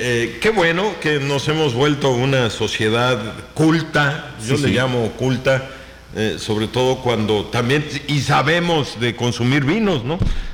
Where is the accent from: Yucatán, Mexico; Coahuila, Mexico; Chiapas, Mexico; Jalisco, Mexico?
Yucatán, Mexico; Sí, somos los yucatecos, somos espléndidos.